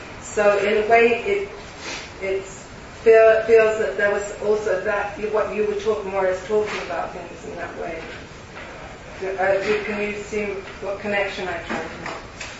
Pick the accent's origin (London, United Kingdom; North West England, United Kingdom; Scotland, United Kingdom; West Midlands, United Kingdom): London, United Kingdom; moved away; I was brought up in London, and when I was young I saw the different communities, the Pakistani communities, the West Indian. And I left when I was quite young